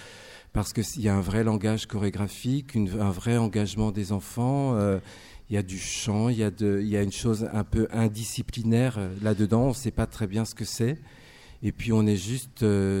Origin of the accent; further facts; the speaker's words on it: France; born there; Moi, je suis né en France.